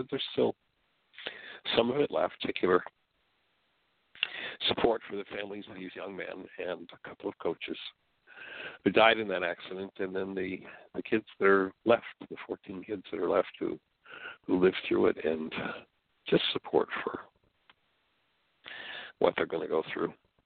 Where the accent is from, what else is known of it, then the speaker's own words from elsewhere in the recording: Canada; But of course, being a Canadian and having been a hockey player, I can certainly identify